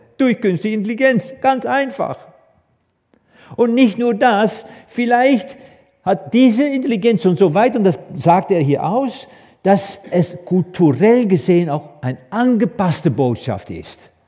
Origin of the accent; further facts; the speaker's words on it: Netherlands; German is a second language; Ich bin Holländer, ja, ich mache manchmal ein bisschen Fehler also in deutscher Sprache.